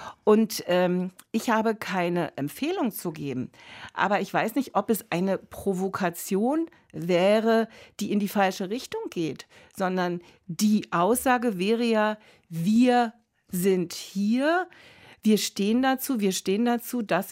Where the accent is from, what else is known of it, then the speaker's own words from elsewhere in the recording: Germany; Für uns ist ja immer die Frage als Deutsche, betrachten Sie den 8. Mai als Zusammenbruch oder betrachten Sie ihn als Tag der Befreiung?